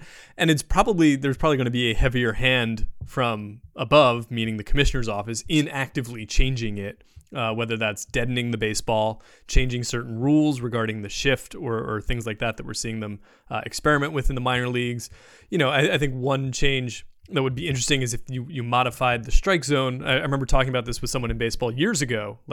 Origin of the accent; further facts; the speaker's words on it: New Jersey, United States; I'm from Pork Roll Country, but that makes me sound like I'm from South Jersey, which is certainly not the case.